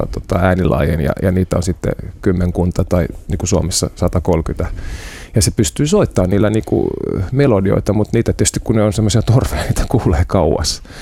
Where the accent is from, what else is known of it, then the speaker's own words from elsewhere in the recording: Germany; now in Finland; Joo, mä oon saksalainen. Se on ehkä hyvä niin kuin mainita, kun ei heti huomaa.